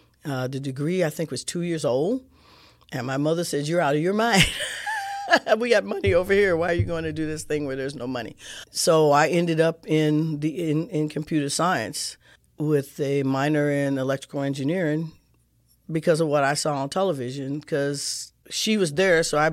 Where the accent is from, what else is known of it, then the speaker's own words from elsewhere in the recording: St. Louis, Missouri, United States; Well, I grew up kid in St. Louis in the city, product of a 16-year-old mom, matriarch of the family.